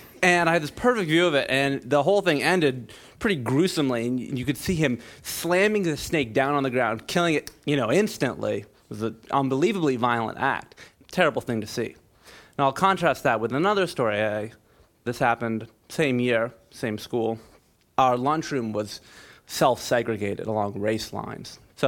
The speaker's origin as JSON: {"language": "English", "town": "Minneapolis", "region": "Minnesota", "country": "United States", "said": "I'm from Minneapolis."}